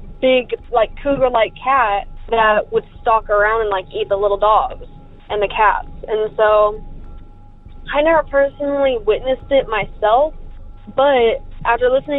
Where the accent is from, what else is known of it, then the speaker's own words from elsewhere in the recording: United States; I grew up around Lake Texoma.